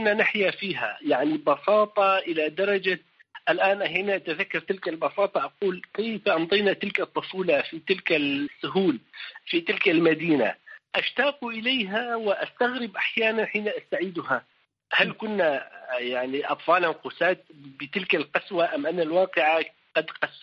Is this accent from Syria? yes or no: yes; Amuda, Al-Hasakah Governorate, Syria; first language Kurdish; Arabic is a second language; أنا ولدت وعشت في مدينة عمودة، هي مدينة حدودية في أقصى الشمال الشرقي من سوريا. غالبية سكانها من الأكراد الذين أنتمي إليهم. تعلمت اللغة العربية حين ذهبت إلى المدرسة.